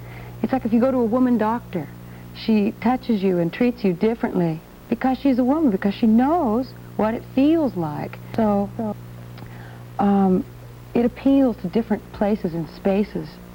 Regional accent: Wyoming, United States; also born or lived in Deadwood, South Dakota / Colorado; I was born in Deadwood, South Dakota, and raised in the Rockies of Wyoming and Colorado.

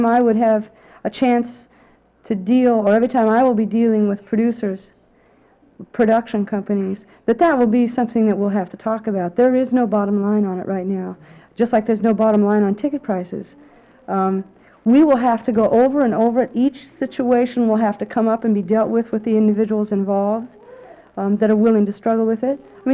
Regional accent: Los Angeles, California, United States; Now, I was brought up in Los Angeles in the women's community there as a performer because I never thought of myself that way.

